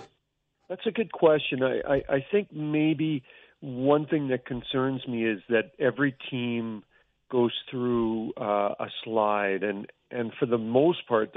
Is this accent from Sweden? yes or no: no; Edmonton, Alberta, Canada; As a guy who was born and raised in Edmonton, worked elsewhere and came home to Edmonton